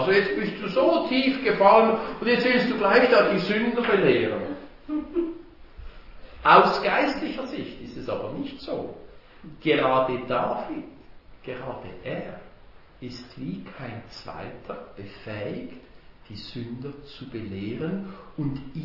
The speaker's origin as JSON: {"language": "German", "country": "Switzerland", "said": "So sagt man bei uns in der Schweiz"}